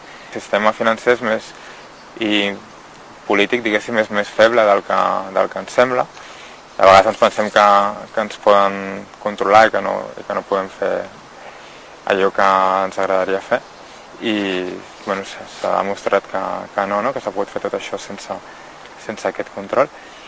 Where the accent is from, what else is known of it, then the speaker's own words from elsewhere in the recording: Vilanova i la Geltrú, Catalonia, Spain; born there; now in Barcelona, Spain; vaig néixer a Vilanova i la Geltrú, ara fa 32 anys, i bueno, fa dos o tres anys aquí a Barcelona, que és on he viscut els darrers 10 anys